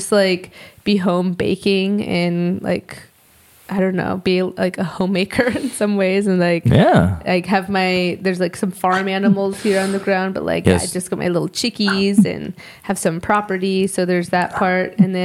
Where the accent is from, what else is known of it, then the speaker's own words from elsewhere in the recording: Alaska, United States; born there; I was born in Alaska, yes, but it's just not wasn't my path.